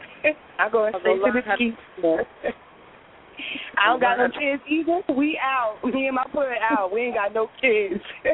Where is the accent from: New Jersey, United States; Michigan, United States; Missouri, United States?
New Jersey, United States; Lakewood; Right, Brooklyn, Lakewood, New Jersey. I push him on my back. Jersey and New York, I push him on my back.